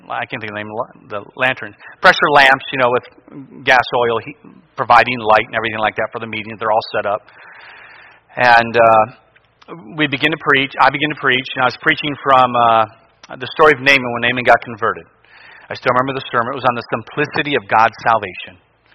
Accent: Cleveland, Ohio, United States; And if you know me, I'm from Cleveland. I don't like any of that.

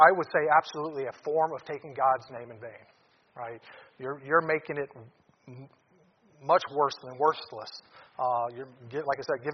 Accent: Detroit, Michigan, United States; I grew up in Detroit.

